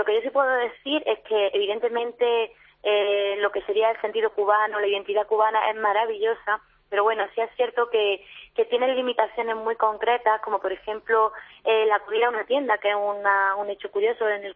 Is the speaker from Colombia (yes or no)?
no; Spain; voy a que me muestres cómo lo hacéis para poder apoyarte desde lo que yo sé como español. No a enseñarte, sino a que intercambiemos a nivel cultural lo que yo traigo de España y lo que tú tienes en Cuba.